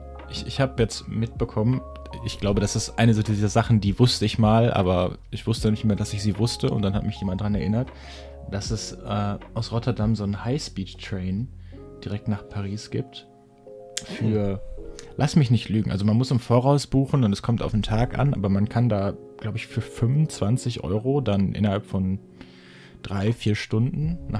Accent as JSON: {"language": "German", "country": "Germany", "said": "Wir kommen aus Deutschland, da ist das natürlich nochmal eine andere Sache."}